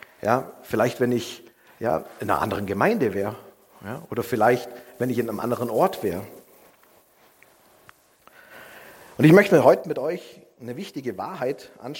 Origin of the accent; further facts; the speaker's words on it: Ottobeuren, Bavaria, Germany; Ich bin aus Ottobeuern, aus der Gemeinde